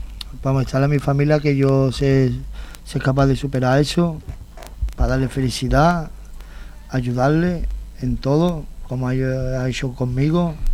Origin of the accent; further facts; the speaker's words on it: Seville, Andalusia, Spain; yo soy de Sevilla. … tengo 39 años